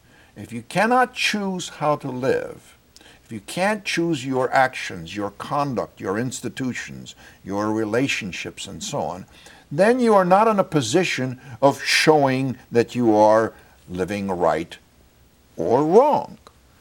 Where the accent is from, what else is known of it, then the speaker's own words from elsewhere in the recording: Hungary; I grew up in Hungary. I was born on the eve of the Second World War, and when I was around 8 years old, the Hungarian government turned communist.